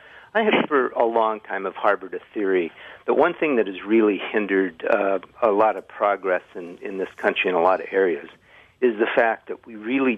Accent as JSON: {"language": "English", "region": "West Coast", "country": "United States", "tie": "born or raised there", "said": "Actually, I grew up on the West Coast, and it reminds me a little bit of San Francisco"}